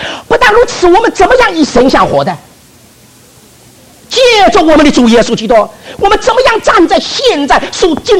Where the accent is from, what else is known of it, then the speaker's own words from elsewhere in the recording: Shanghai, China; 这个我们上海人懂得了。